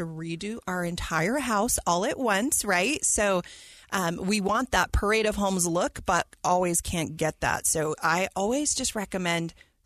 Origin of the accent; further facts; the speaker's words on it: Utah, United States; if being born and raised in Utah, we all have a little sticker shock and we think things are very expensive.